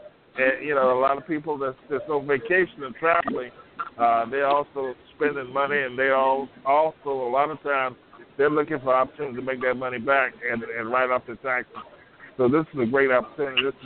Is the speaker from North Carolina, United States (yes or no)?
yes; North Carolina, United States; a golf tournament that I'm doing in my hometown in North Carolina on the 5th of November